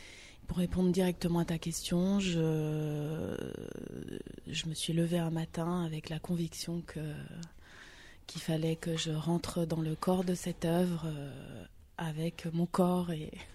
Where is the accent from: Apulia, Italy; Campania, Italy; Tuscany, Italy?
Campania, Italy; Je suis originaire du sud de l'Italie, près de Naples.